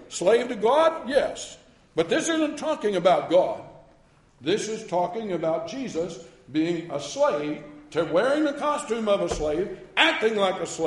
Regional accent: United States; I'm an American. I find it very offensive. I've been raised from the time I could breathe air nearly to believe that we're all equal.

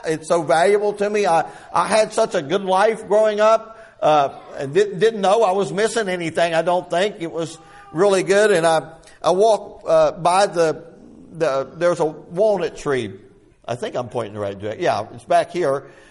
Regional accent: West Virginia, United States; Growing up in West Virginia was a very unique experience.

